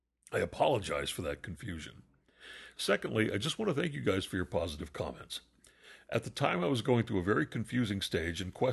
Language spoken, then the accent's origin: English; Alabama, United States; now in Orlando, United States; However, moving out of my home state of Alabama and to Orlando, Florida last summer began a very eye-opening year.